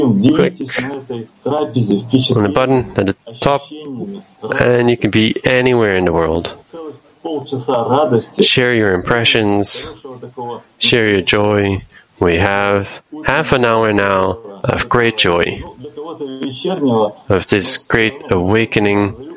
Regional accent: Odesa, Odesa Oblast, Ukraine; moved away as an adult; I'm from Odessa, and I came to this town.

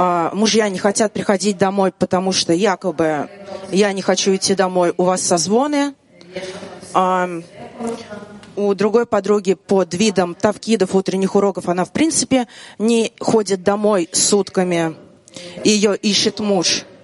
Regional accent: Moscow, Russia; я из Москвы, 17-й десятка.

